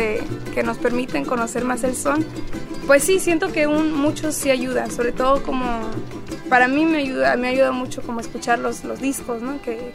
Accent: Mexico; now in United States; Yo que crecí mexicana, yo crecí en México y en mi familia siempre hablamos español y todo.

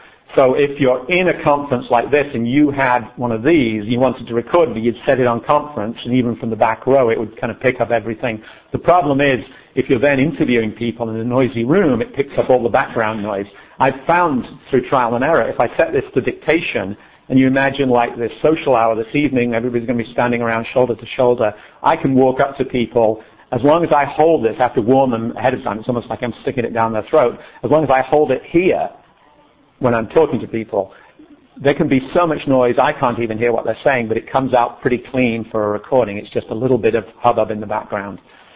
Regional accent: England, United Kingdom; I grew up in England

